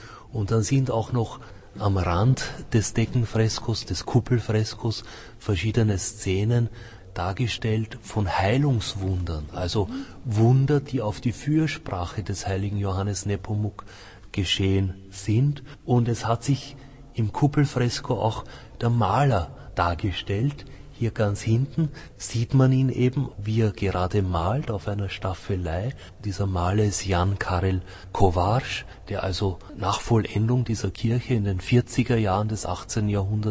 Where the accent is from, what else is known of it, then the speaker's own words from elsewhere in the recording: Austria; also born or lived in Vienna; Aber ich selber, ich bin ja kein Prager natürlich, ich bin ein Österreicher, habe die letzten Jahre in Wien gelebt.